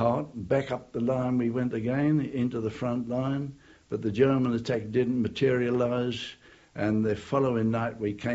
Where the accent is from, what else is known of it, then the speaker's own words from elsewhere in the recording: Woolwich, London, United Kingdom; Well, my hometown was Woolwich.